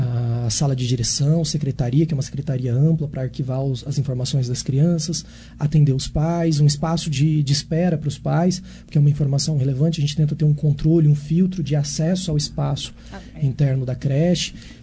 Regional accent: São José do Rio Preto, São Paulo, Brazil; Não, eu sou de São José do Rio Preto.

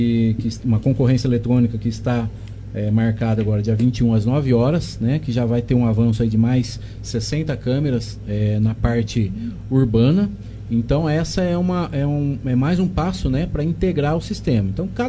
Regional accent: Monte Alto, São Paulo, Brazil; eu sou nascido, criado aqui em Monte Alto, né?

